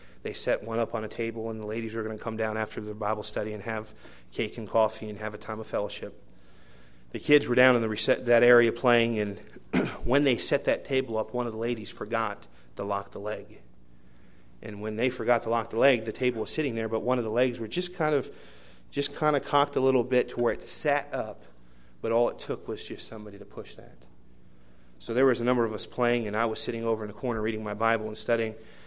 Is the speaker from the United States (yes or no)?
yes; Philadelphia, Pennsylvania, United States; I grew up in Philadelphia. My parents went there and worked in a ministry, Ontario Street Baptist Church.